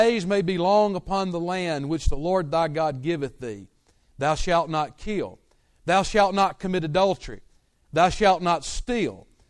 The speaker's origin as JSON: {"language": "English", "town": "Thomasville", "region": "Georgia", "country": "United States", "tie": "born or raised there", "said": "And I grew up in South Georgia, Thomasville, Georgia, near Tallahassee, Florida."}